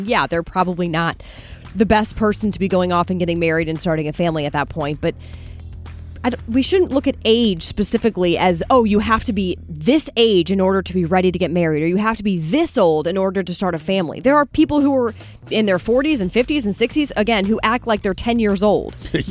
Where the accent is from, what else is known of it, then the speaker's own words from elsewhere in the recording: St. Louis, Missouri, United States; And I love St. Louis. I'm from St. Louis, but there are probably other cities that I think are, you know, the cool city if you're trying to like chase the job, right?